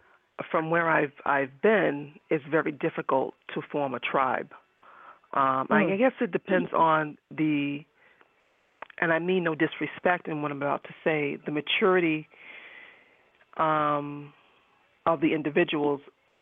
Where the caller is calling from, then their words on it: Boston, Massachusetts, United States; I'm calling from Boston.